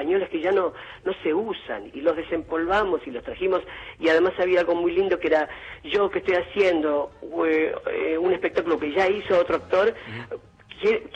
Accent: Buenos Aires, Argentina; uno es adoptado por el ámbito en el que vive. Entonces yo bailaba tango, folclore, transcurría en la noche porteña, hacía teatro como cualquier porteño

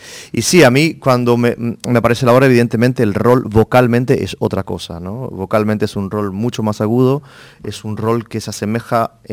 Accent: Misiones, Argentina; a mí me orgullece primero como misionero y después como argentino

